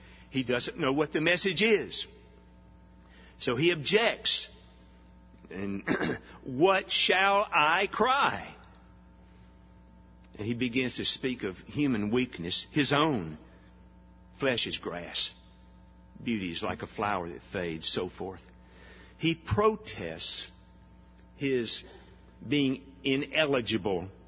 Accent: Alabama, United States; My brother and I grew up hunting in Bankhead National Forest.

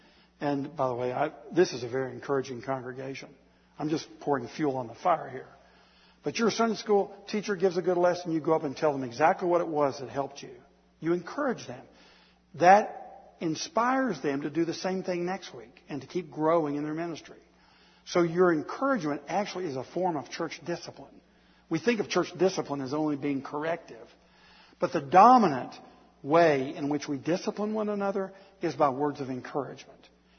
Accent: the South, United States; I'm a Southerner, so I'm an expert at it.

